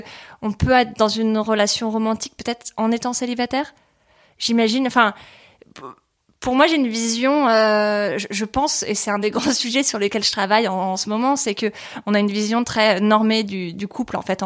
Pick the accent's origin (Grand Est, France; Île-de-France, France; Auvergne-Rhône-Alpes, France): Île-de-France, France; Paris; Et je suis parisienne.